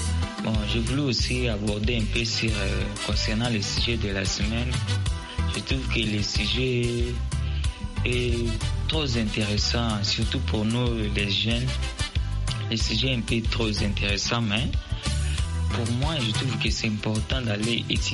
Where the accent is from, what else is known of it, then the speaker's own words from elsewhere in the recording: DR Congo; chez nous en Afrique, particulièrement en RDC